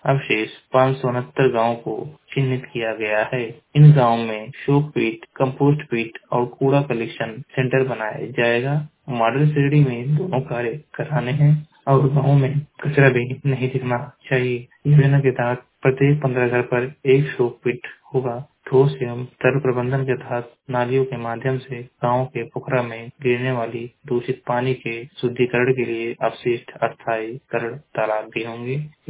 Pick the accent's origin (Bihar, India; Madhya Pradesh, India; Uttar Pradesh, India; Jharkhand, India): Uttar Pradesh, India; Maharajganj; मैं जिला महाराजगंज का निवासी हूँ।